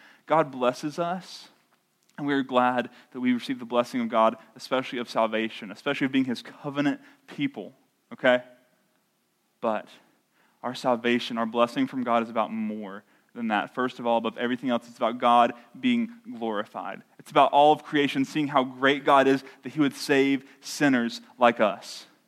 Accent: Marion, North Carolina, United States; It's easy growing up in Marion, North Carolina, to assume that everyone just knows the gospel

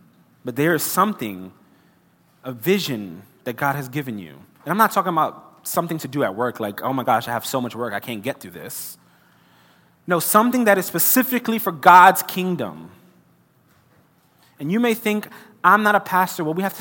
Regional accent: Brooklyn, New York, United States; I grew up in Brooklyn where what that looked like was a little bit scary to me.

